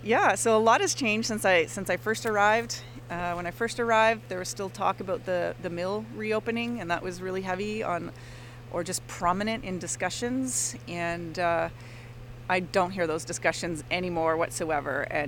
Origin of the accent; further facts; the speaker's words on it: Ottawa, Ontario, Canada; the furthest west I'd ever been from my hometown of Ottawa was Winnipeg.